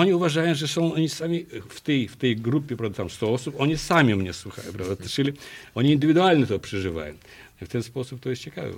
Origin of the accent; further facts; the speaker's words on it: Luhansk, Luhansk Oblast, Ukraine; now in Poland; ja pochodzę z wschodniej Ukrainy, z Lugańska i tam raczej się nie wybieram, bo tam bardzo ciężka sytuacja.